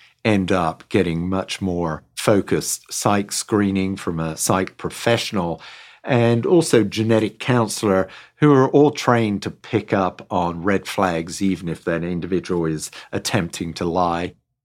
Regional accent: England, United Kingdom; I grew up in England, rural community, on a dairy farm

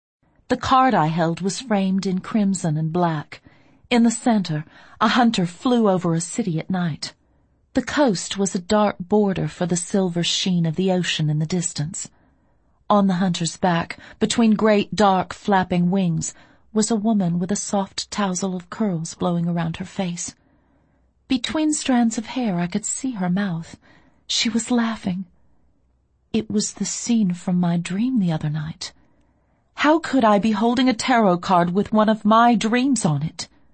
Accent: Deep South, United States; I grew up in the Deep South, in the heart of the Bible Belt

